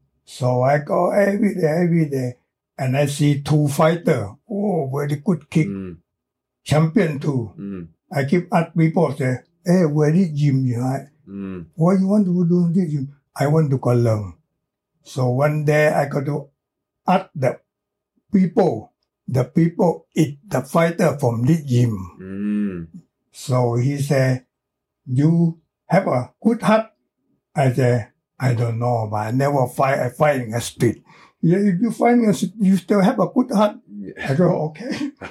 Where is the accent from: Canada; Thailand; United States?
Thailand; Bangkok; born there; English is a second language; I was born in Chinatown, Bangkok.